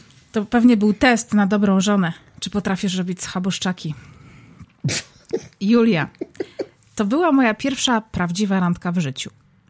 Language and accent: Polish; Silesian Voivodeship, Poland; ja jestem Ślązaczką, w moich żyłach płyną kluski śląskie zamiast czerwonych krwinek.